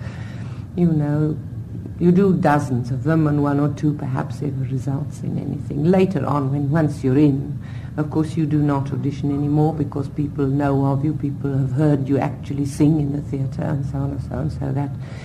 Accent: South Africa; not only just because I'm South African

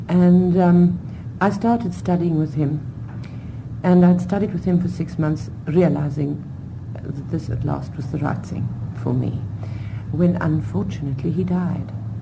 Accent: South Africa; not only just because I'm South African

